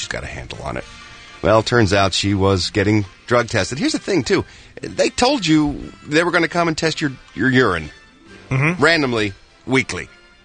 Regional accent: Philadelphia, Pennsylvania, United States; tied the knot last week in Collingswood, New Jersey, just outside my hometown, Philadelphia, Pennsylvania.

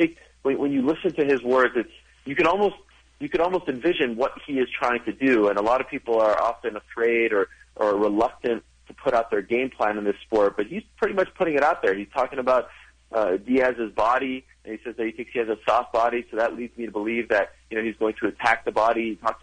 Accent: Montreal, Quebec, Canada; when I was a kid growing up in Montreal, I used to dream.

